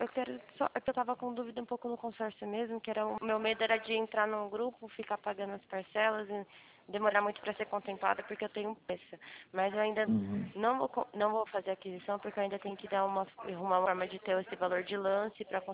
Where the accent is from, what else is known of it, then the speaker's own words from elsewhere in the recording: Presidente Prudente, São Paulo, Brazil; Eu sou de Presidente Prudente.